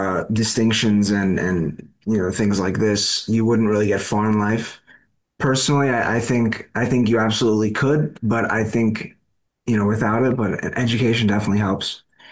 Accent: New York City, New York, United States; born there; I come from a Georgian immigrant family, but I was born here in Brooklyn in New York City.

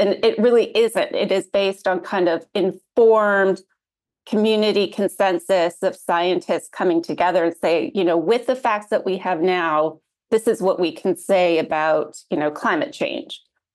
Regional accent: Canada; moved away; I'm Canadian, but I've been here since 2017.

